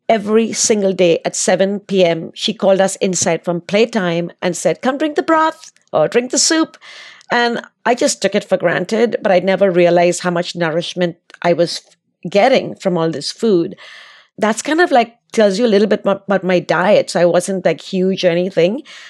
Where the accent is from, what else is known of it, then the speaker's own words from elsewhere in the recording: Mumbai, Maharashtra, India; I was raised in Bombay, now called Mumbai, India.